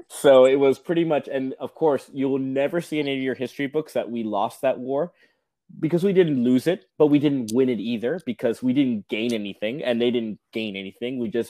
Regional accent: Southern United States, United States; I'm a Southerner at heart

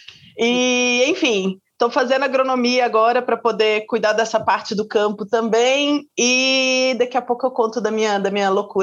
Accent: Minas Gerais, Brazil; also born or lived in southern Brazil; eu sou de Minas, eu morei muito tempo no sul, né, morei fora, então não se assustem com o meu sotaque pouco mineiro, mas vai sair vários termos aí que vocês vão entender que, ah, sim, ela é de Minas.

